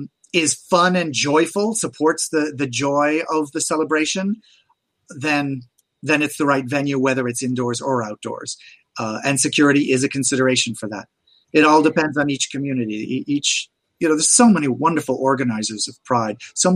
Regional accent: Portland, Maine, United States; I was Portland, Maine. I grew up in Maine. In Portland, Maine, when I grew up, was the land that time forgot.

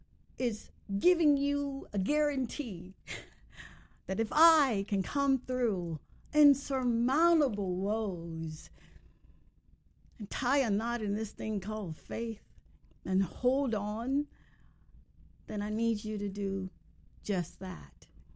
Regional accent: Mississippi, United States; You know I'm from Mississippi, right?

